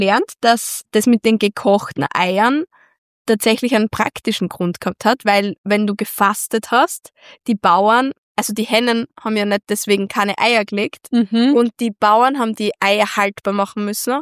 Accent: Styria, Austria; bei uns in der Steiermark ist das eigentlich wenig

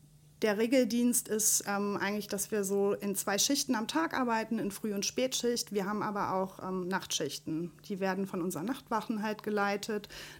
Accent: Korschenbroich, North Rhine-Westphalia, Germany; Ich bin aus Korschenbruch. Das ist ja nicht allzu weit weg. Und ich bin hier in Wifflinghofen durch einen Zufall gelandet.

